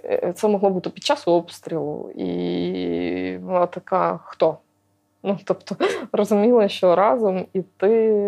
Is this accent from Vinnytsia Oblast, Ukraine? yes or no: yes; Koziatyn, Vinnytsia Oblast, Ukraine; Тому що я сама з Козятина.